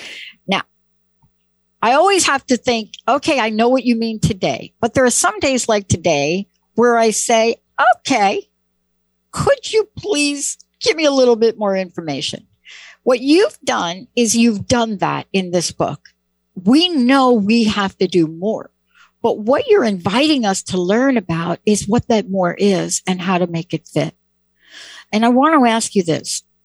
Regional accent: Bronx, New York, United States; This is like my Bronx meditation. I'm from the Bronx. This is like my Bronx meditation.

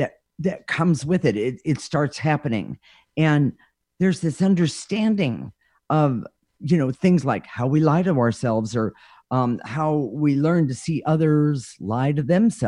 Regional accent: California, United States; somebody said, well, where are you from? And I didn't realize it. And I said, California, really loud.

